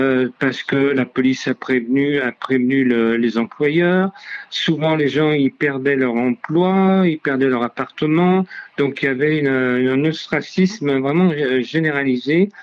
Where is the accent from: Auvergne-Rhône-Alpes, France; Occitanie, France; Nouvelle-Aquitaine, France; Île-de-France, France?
Auvergne-Rhône-Alpes, France; Lyon; je suis lyonnais, je vous parle de Lyon. Et à Lyon, j'ai été raflé je ne sais pas combien de fois.